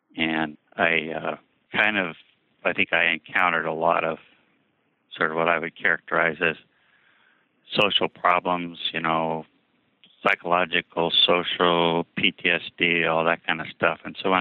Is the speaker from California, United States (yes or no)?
no; Montana, United States; moved away as an adult; also born or lived in Wyoming; now in Olympia, United States; No, actually, I was raised in Montana and Wyoming, and I came to Washington right out of high school to attend the University of Washington.